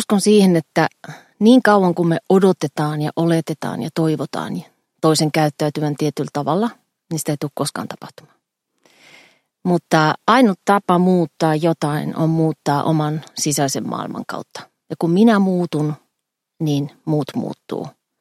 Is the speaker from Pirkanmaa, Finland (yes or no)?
no; Kajaani, Kainuu, Finland; Mä oon Kajaanista